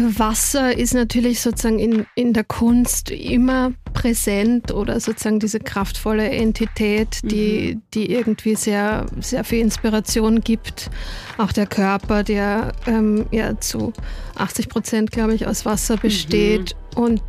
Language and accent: German; Linz, Upper Austria, Austria; moved away as an adult; now in Vienna, Austria; Ich bin an der Donau aufgewachsen, in Linz an der Donau, also nicht an der Wiener Donau.